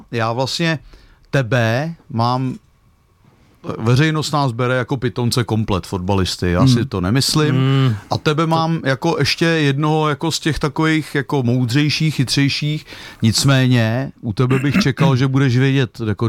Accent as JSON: {"language": "Czech", "region": "Prague", "country": "Czechia", "said": "Já jsem z Břevnova."}